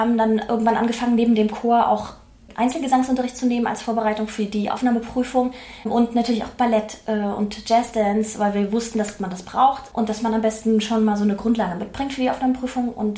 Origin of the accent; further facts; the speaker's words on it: Leipzig, Saxony, Germany; now in Berlin, Germany; Ich bin aus Leipzig, bin aber jetzt nach Berlin gezogen und wohne jetzt quasi richtig in Berlin. Habe jetzt auch länger in Berlin gearbeitet und mich deswegen entschieden, mal wirklich hierher zu ziehen, weil ich die Stadt auch so liebe.